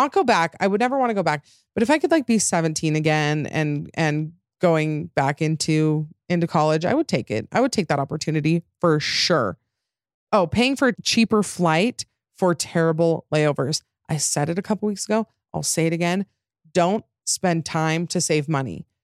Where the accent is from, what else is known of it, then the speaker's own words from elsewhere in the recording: Utah, United States; accent: Utah; Wow, my Utah accent came out there.